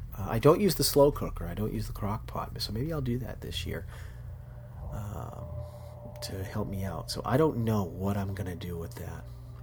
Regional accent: New England, United States; I grew up in New England, and I want the leaves turning.

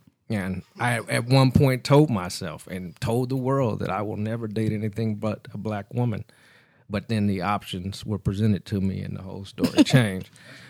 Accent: Los Angeles, California, United States; moved away; also born or lived in Atlanta; When I was a transplant from Los Angeles to Atlanta, I was mind blown by people actually speaking to me.

